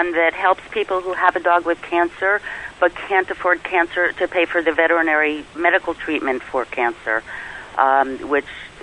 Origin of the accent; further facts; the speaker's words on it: New York, United States; I currently live in New York. I grew up in New York, went to school in Wisconsin.